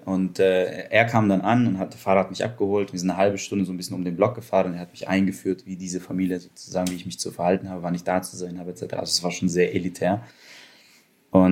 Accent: Poland; now in Germany; Ich liebe es, Pole zu sein, mich als Russe zu verhalten und in Deutschland zu leben.

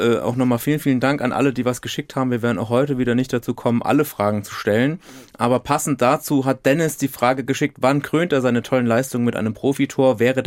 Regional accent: Kaiserslautern, Rhineland-Palatinate, Germany; als gebürtiger Lautrer

